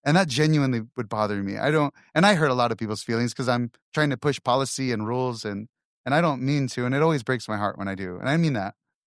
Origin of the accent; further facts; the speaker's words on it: Texas, United States; we're from Texas and we talked about the Bush family